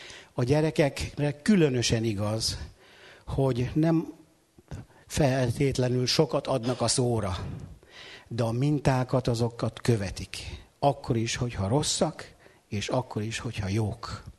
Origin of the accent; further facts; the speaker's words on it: Sajószentpéter, Borsod-Abaúj-Zemplén, Hungary; born there; Sajó-Szentpéteri körzetben ő 11 gyülekezetet látogatott 16 éven keresztül. Én ott születtem